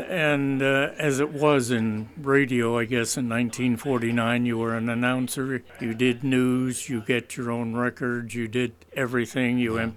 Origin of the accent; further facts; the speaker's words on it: Altoona, Pennsylvania, United States; Altoona, my hometown, incidentally